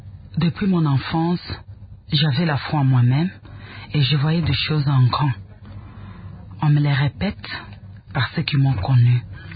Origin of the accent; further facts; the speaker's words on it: Kasenga, Katanga, DR Congo; born there; Je suis originaire du Katanga, dans le district du Lualaba, territoire de Sandoa. J'ai vu le jour au Katanga, mais ce n'est pas chez moi dans le district. Mon père était assistant médical à l'époque. Il œuvrait dans le territoire de Kasenga. Et c'est là que j'avais vu jour. Donc, je suis née à Kasenga.